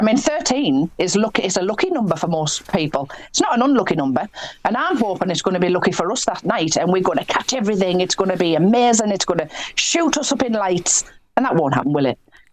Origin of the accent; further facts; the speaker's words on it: Bishop Auckland, North East England, United Kingdom; I'm from Bishop Auckland. I went to school in Bishop Auckland.